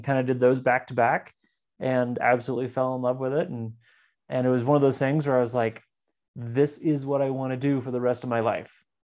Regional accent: Austin, Texas, United States; I was actually growing up in Austin, Texas, of all places. Don't hold it against me.

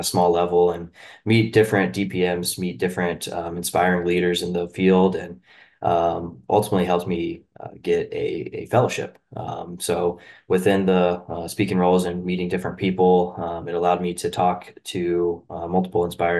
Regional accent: Flowery Branch, Georgia, United States; I grew up in Flowery Branch, Georgia, and I'll save you the long story.

